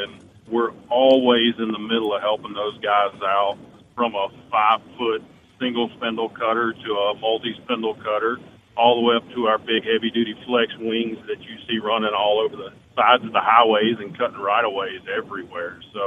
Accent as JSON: {"language": "English", "region": "Mississippi", "country": "United States", "said": "I'm in Mobile, Alabama right now. I left my home state of Mississippi about 6 this morning."}